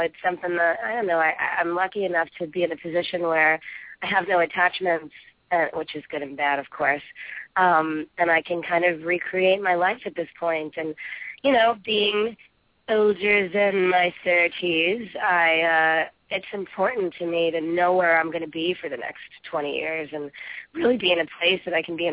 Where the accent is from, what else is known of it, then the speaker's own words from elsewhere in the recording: New York City, New York, United States; also born or lived in California; I grew up in New York City.